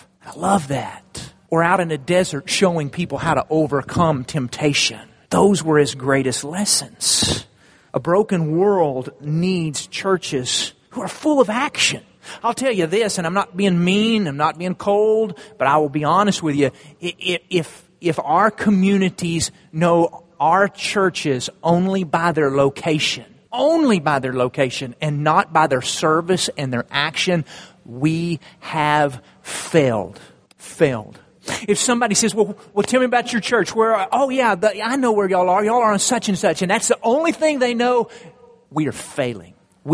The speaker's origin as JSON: {"language": "English", "town": "Childress", "region": "Texas", "country": "United States", "said": "I'm from Childress, Texas. We're an agriculture type community."}